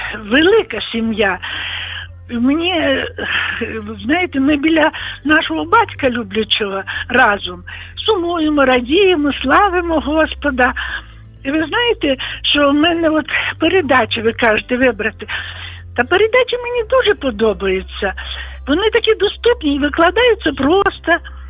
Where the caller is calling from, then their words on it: Volyn Oblast, Ukraine; я з Волині.